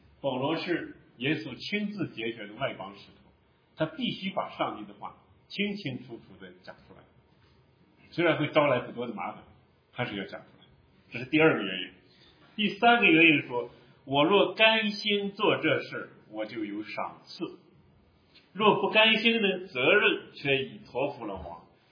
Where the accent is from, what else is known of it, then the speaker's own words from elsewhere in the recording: Northwest China, China; 挺好吃的，我们西北人经常吃。